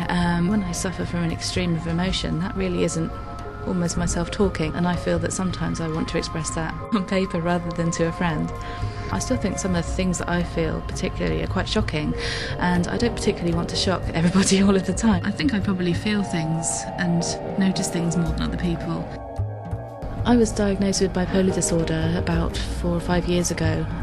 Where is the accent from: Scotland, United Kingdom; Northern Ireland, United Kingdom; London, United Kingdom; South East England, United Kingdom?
South East England, United Kingdom; Portsmouth; I'm 36 and I'm from Portsmouth.